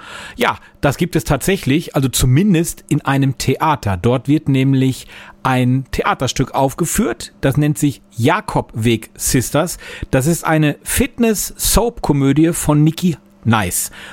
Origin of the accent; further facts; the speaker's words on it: North Rhine-Westphalia, Germany; ich komme selber aus dem Ruhrgebiet